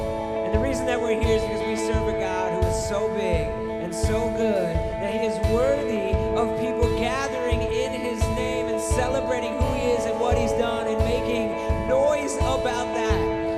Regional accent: Fort Wayne, Indiana, United States; We're from Fort Wayne, Indiana.

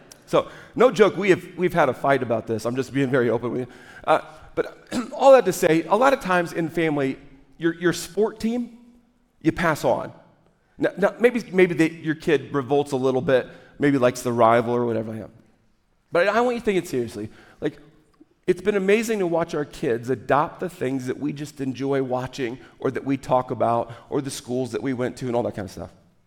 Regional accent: Kansas, United States; I grew up a lot in Kansas. So we grew up, one, in Kansas, you learn, wheat fields everywhere.

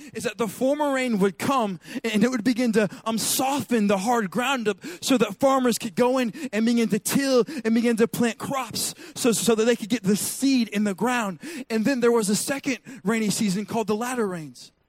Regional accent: Washington, United States; Listen, I'm from Washington State, where it will literally rain like 30 days straight.

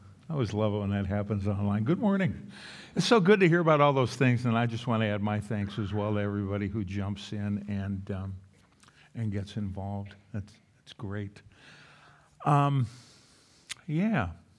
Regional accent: Duluth, Minnesota, United States; somebody asked me this morning where did I grew up in Duluth, Minnesota.

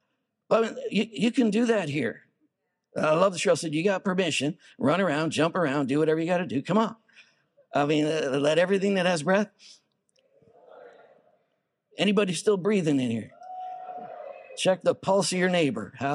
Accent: Montreal, Quebec, Canada; The church I grew up in Montreal, we were a very, very multicultural church.

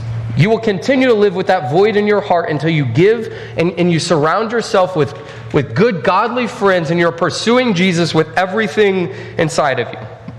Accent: Texas, United States; I'm from Texas, so I might be a little bit biased

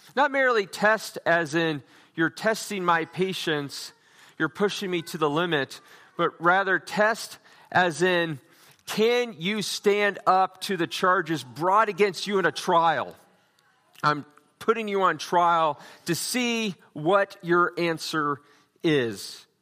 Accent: Nebraska, United States; The dumbest one, in my opinion, that comes to my mind sadly occurred in my home state of Nebraska.

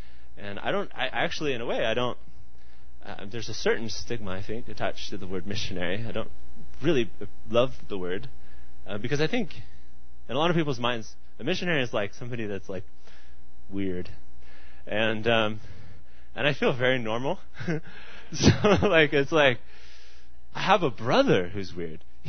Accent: Ukraine; accent: American; I'm from Ukraine, but as you notice, I speak with a normal American accent?

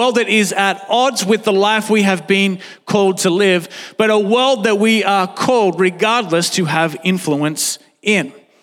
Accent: Newcastle, New South Wales, Australia; Anyway, I grew up in Newcastle, and if you have been to Newcastle, you would know that it's surrounded by water.

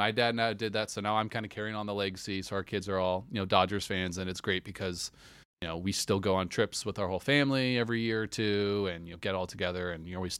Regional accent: Oregon, United States; So I grew up in Southern Oregon.

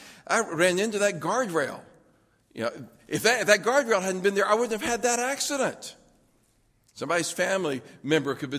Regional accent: Lookout Mountain, Tennessee, United States; we stayed the weekend where I grew up on Lookout Mountain.

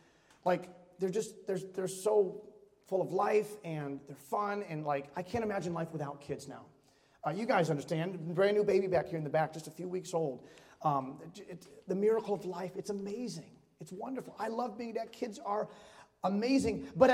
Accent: Holyoke, Massachusetts, United States; But I'm from Western Mass. We grew up in Western Mass, Holyoke, Massachusetts. So we are native New Englanders

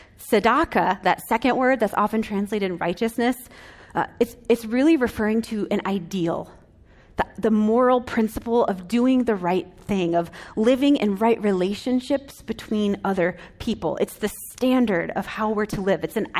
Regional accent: Illinois, United States; As a lot of you know, I grew up in the Chicago suburbs in Illinois.

